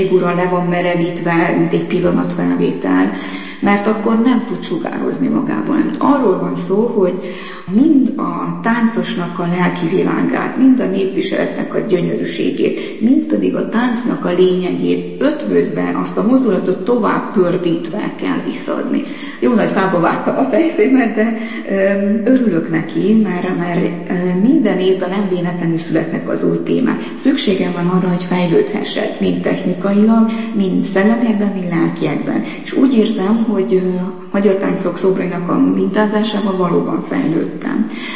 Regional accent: Transylvania, Romania; Én Erdélyben nőttem föl, nem csak a vallás erős nálunk, hanem a babona és a misztika is

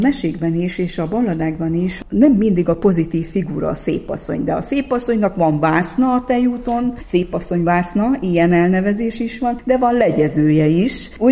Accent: Hungary; Legyünk büszkék arra, hogy magyarnak születtünk

